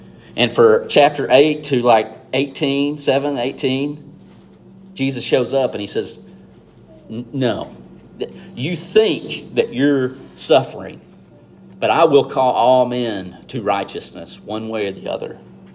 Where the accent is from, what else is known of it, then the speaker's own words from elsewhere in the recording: the South, United States; I'm from the South in the Bible Belt, sitting in a Church of Christ, right?